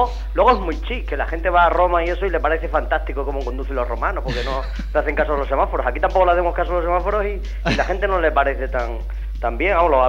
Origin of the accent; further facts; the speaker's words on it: Extremadura, Spain; Fíjate cómo somos los extremeños